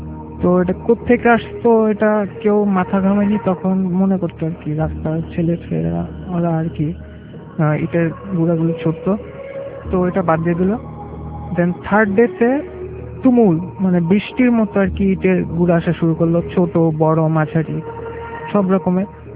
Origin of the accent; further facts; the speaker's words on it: Dhaka, Dhaka Division, Bangladesh; লালবাগ থেকে আসছি।